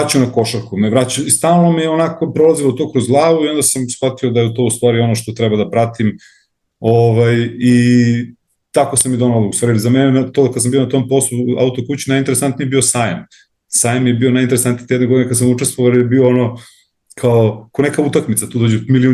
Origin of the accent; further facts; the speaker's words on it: Belgrade, Serbia; Ja sam tu iz Beograda